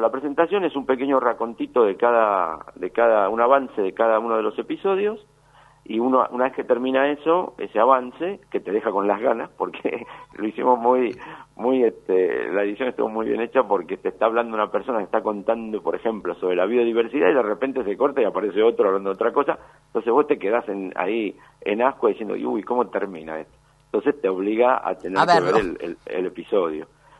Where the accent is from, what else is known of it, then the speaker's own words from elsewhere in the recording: San Miguel, Buenos Aires Province, Argentina; porque casi todo el equipo somos de San Miguel, de acá de la Provincia de Buenos Aires